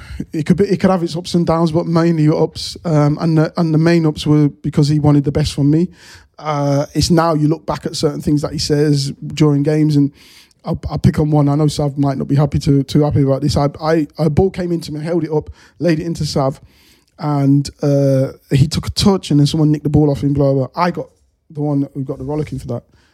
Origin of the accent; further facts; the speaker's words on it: Leicester, East Midlands, United Kingdom; I'm born and raised in Leicester